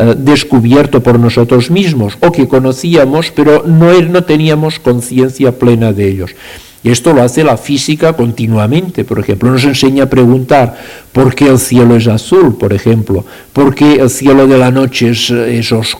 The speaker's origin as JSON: {"language": "Spanish", "town": "Sitges", "region": "Catalonia", "country": "Spain", "said": "Yo soy de Sitges, cerca de Barcelona"}